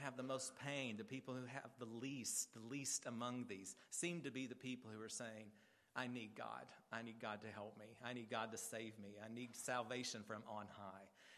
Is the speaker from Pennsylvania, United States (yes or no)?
no; Kentucky, United States; You see this still today back east where I grew up in Kentucky. Kentucky is a border state